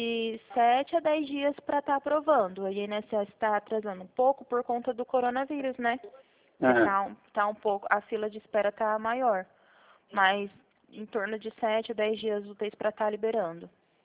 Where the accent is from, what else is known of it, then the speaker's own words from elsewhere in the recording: Presidente Prudente, São Paulo, Brazil; eu sou de Presidente Prudente.